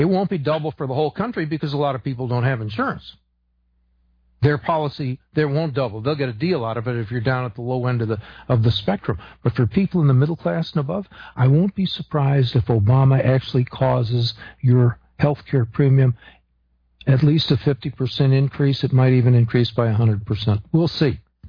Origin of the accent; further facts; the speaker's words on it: Illinois, United States; now in Texas, United States; I lived in Illinois. I was raised in Illinois, and it never challenged you. You're just there.